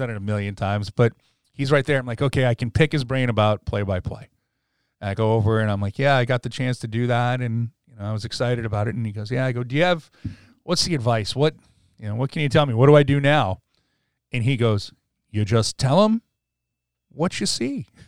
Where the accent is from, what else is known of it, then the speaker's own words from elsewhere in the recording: Raleigh, North Carolina, United States; I introduced myself and I said, I'm from Raleigh.